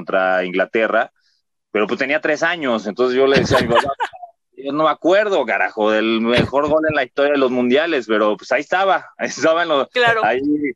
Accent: Mexico City, Mexico; born there; Yo nací aquí en el Hospital de México, aquí justamente en Viaducto

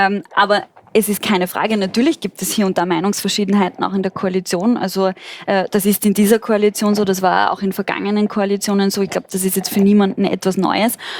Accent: Vienna, Austria; und ich komme ja selbst aus Wien

